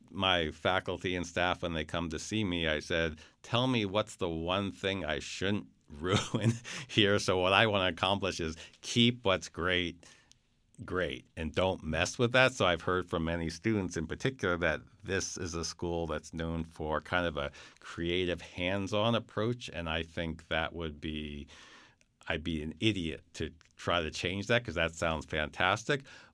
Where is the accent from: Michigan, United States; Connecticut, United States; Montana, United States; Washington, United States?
Connecticut, United States; New Haven; I come from New Haven originally where there's amazing pizza